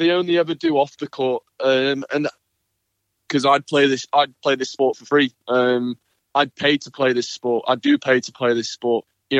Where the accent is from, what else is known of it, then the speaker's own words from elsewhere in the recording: United Kingdom; as a British player, we didn't have Wimbledon